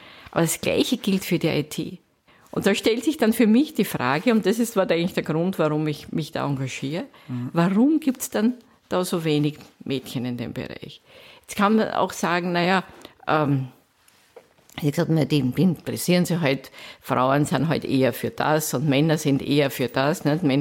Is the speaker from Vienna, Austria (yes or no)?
yes; Vienna, Austria; seit 2001 bin ich wieder sozusagen zurück in meine Heimatstadt. Ich bin an der Technischen Universität Wien Professorin für Wirtschaftsinformatik.